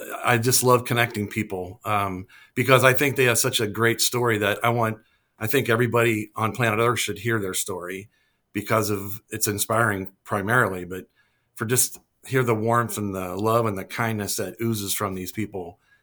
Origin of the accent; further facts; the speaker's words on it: St. Louis, Missouri, United States; I grew up here in St. Louis. My parents were from here.